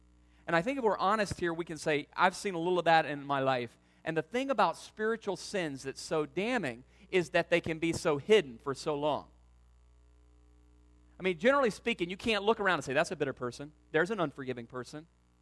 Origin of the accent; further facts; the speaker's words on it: the South, United States; Now I've told you I'm from the South, and other people from the North know about him too, but down South we love little Jeff Foxworthy.